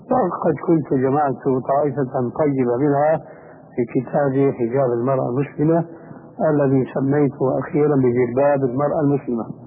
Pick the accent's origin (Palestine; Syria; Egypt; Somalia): Syria; كما يقول العام عندنا في سوريا